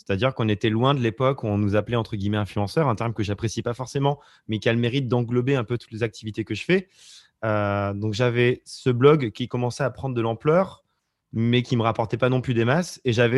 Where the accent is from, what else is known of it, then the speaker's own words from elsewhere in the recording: Auvergne-Rhône-Alpes, France; Je viens de Haute-Loire où il n'y a pas beaucoup de grandes villes, etc. Honnêtement, hein, j'ai un lieu dit de 200 habitants et j'adore l'Auvergne. Je suis trop fier d'être auvergnat.